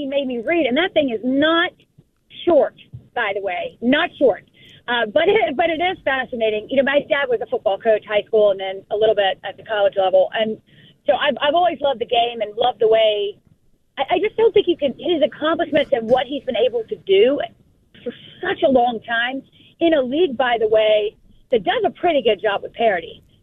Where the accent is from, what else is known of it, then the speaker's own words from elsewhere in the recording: South Carolina, United States; I'm from South Carolina. That's home.